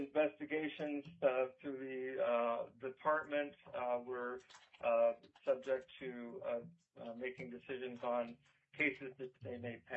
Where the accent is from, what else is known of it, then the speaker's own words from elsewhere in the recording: Juneau, Alaska, United States; also born or lived in Anchorage; I was born and raised in Juneau. I'm a 1950s model, so I know where some of the bodies are buried down there. My family moved to Anchorage right after the earthquake in 64.